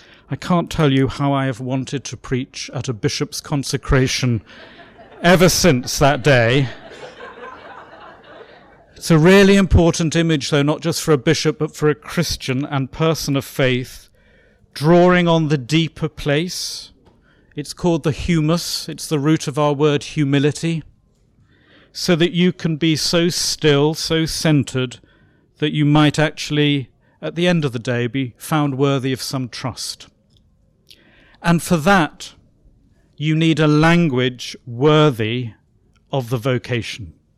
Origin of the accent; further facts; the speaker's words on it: West Midlands, United Kingdom; I'm originally from Shropshire, and I was brought up as a child by my grandparents.